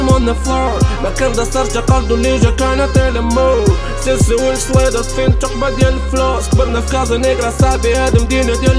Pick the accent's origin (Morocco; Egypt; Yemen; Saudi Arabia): Morocco; Casablanca, Casablanca-Settat; كبرنا في كازا